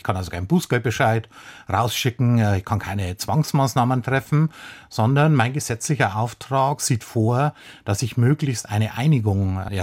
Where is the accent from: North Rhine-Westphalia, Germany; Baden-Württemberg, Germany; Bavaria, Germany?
Bavaria, Germany; Da, wo ich herkomme, aus Bayern